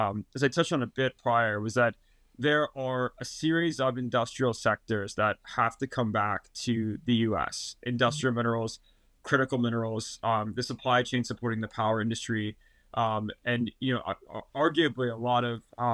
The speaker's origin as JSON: {"language": "English", "region": "Oklahoma", "country": "United States", "tie": "born or raised there", "said": "when you're a kid growing up in Oklahoma and don't have soccer or football practice"}